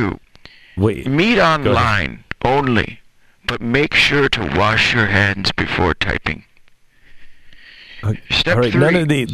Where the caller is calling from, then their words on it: Sun City, Florida, United States; I'm calling from Sun City, Florida.